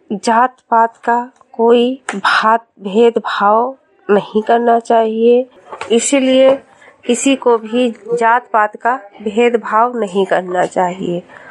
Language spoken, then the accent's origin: Hindi; Bisheshwarganj, Uttar Pradesh, India; आज मैं विकास खंड विशेषरगंज से हूँ।